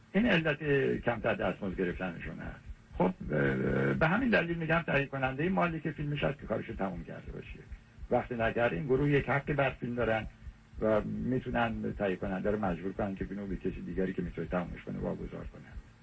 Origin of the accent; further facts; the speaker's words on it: Khuzestan, Iran; من هم بچه خوزستانم، 8 سال تو سرزمین من جنگ بوده.